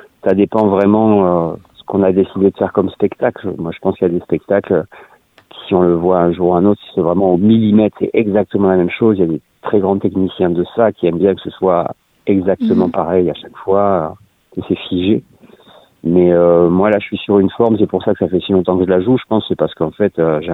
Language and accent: French; Toulouse, Occitanie, France; Moi, je suis originaire de Toulouse